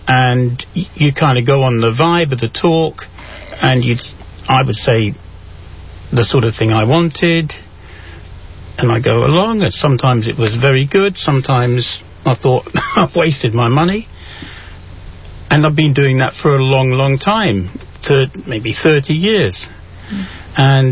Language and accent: English; England, United Kingdom; Obviously, I'm from England